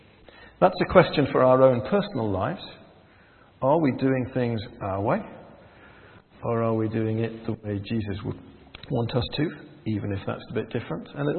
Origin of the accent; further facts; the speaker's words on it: North East England, United Kingdom; accent: Geordie; I'm a Geordie, by the way. So I'm bilingual. I speak Geordie and English.